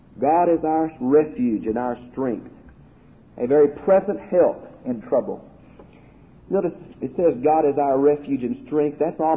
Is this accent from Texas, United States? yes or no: yes; Houston, Texas, United States; I have lived out here that long, I guess, but I'm from Houston, and I have certainly seen the hurricanes.